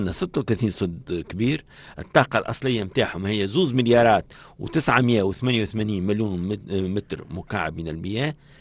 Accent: Tunisia; تحليل مياه البحر عندنا في تونس الستاسيون الأولى بدأت تخدم في ماي 2018

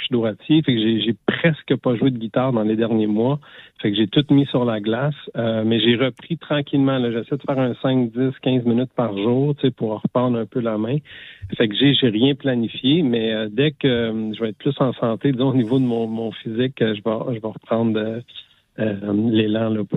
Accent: Quebec, Canada; now in Montreal, Canada; Ben, en gros, je suis originaire de l'Abitibi. Je suis installé à Montréal, puis je suis toujours prof de sport.

